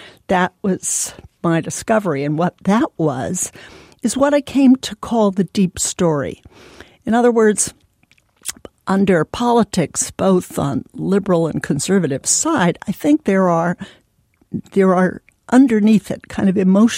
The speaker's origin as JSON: {"language": "English", "region": "California", "country": "United States", "said": "hi, I'm from California, it's a Democratic state, and I kind of live in one political bubble."}